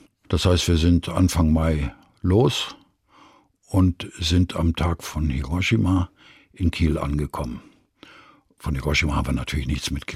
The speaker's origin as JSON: {"language": "German", "town": "Szczecin", "region": "West Pomeranian Voivodeship", "country": "Poland", "tie": "born there", "said": "Ich bin in Stettin geboren worden."}